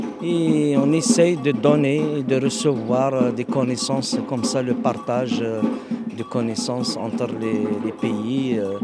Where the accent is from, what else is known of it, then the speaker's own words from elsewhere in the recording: Algeria; Moi, je viens d'Algérie.